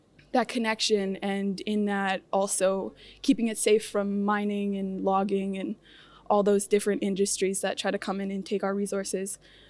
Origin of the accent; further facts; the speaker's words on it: British Columbia, Canada; But I'm from the Nuchanoth people, and on the west coast of Vancouver Island, and our language is almost extinct.